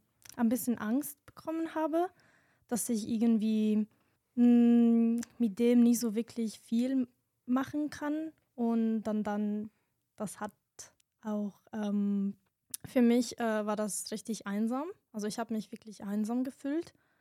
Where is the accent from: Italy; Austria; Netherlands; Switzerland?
Italy; German is a second language; moved away as an adult; now in Germany; Ich bin 22 Jahre alt und ich komme aus Italien. Ich bin gerade in meinem Erasmus-Semester